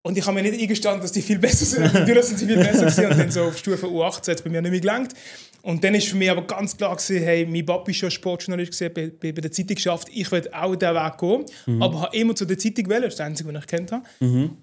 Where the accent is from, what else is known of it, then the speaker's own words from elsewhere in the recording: Basel, Switzerland; Also ich komme aus der Region Basel, wie man leicht gehört hat.